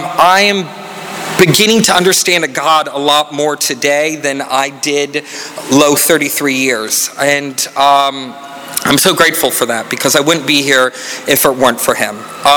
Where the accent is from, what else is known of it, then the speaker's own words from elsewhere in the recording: Tallahassee, Florida, United States; I was born in Tallahassee. I am a rare but true Floridian. I grew up in a very normal home. I had a very religious upbringing.